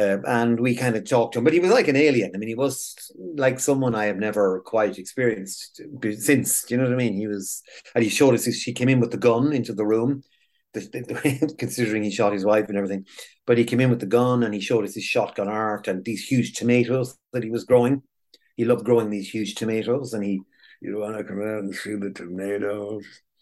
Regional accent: Edenderry, Offaly, Ireland; growing up in Edenderry, I went to school there. Like, I was sent to boarding school because we had a few bob. Like … We had the supermarket.

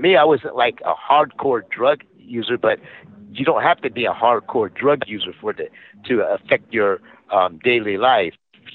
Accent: San Diego, California, United States; Well, I'm a Navy brat, and so my dad spent 23 years in the Navy and retired in San Diego and settled down there. I went to most of my K through 12. I did mostly in San Diego

